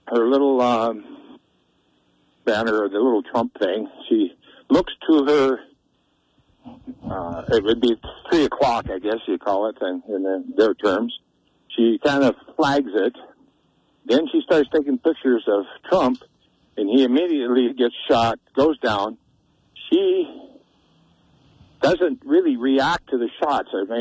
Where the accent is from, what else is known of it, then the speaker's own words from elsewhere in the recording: Whitefish, Montana, United States; I'm from Whitefish, in Kalispell area.